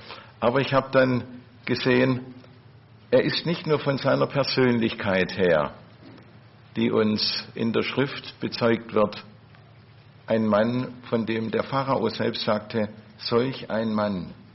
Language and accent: German; Baden-Württemberg, Germany; So als Schwabe hat man da mit Englisch immer seine Not.